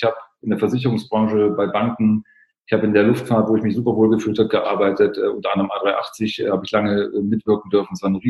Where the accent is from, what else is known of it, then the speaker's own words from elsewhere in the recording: eastern Germany, Germany; Ich bin im Osten aufgewachsen, das war so ein Muster, was ich kenne.